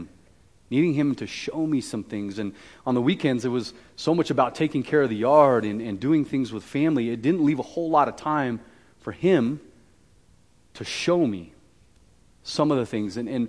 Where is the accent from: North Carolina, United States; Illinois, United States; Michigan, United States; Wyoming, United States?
Wyoming, United States; growing up in Wyoming, you're pretty much either construction, the railroad, or oil and mining of some sort.